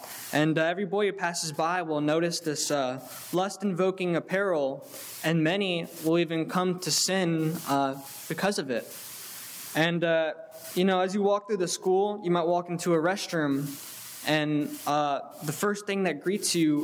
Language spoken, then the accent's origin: English; Costa Rica; now in United States; gave me some pride, not only as a Costa Rican, but as an American there.